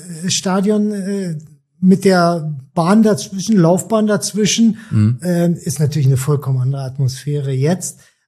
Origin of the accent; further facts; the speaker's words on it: Berlin, Germany; born there; Ich bin in West-Berlin geboren. Da war die Mauer noch